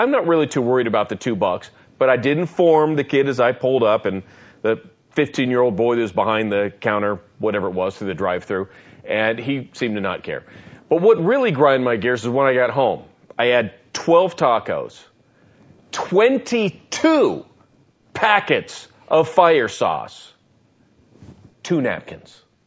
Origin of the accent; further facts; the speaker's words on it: Seattle, Washington, United States; Hey, I was born in Seattle and living there when the Seattle Seahawks became an expansion team, so I'm a Seattle Seahawks fan by default